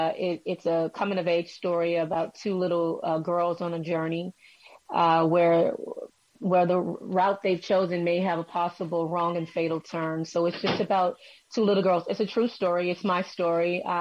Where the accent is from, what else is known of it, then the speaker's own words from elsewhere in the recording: Compton, California, United States; I grew up in Compton, California, where there were a lot of farms.